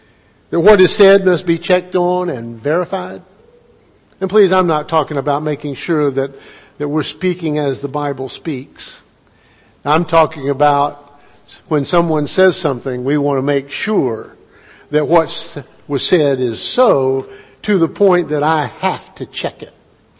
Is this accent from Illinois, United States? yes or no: no; Albuquerque, New Mexico, United States; And I say that because I came from Albuquerque, in which many of the people that we meet, it's 67% Hispanic